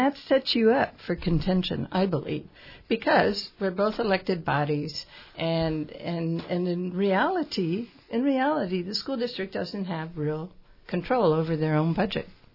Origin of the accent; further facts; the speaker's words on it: California, United States; I lived in California I grew up in California, and I went back to California for a number of years